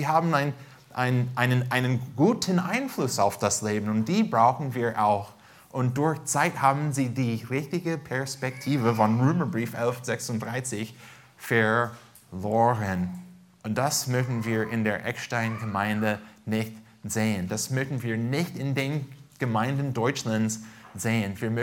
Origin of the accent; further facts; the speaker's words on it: California, United States; now in Germany; Wir kommen aus Südkalifornien. Fast jeden Abend durften wir diesen Sonnenuntergang anschauen.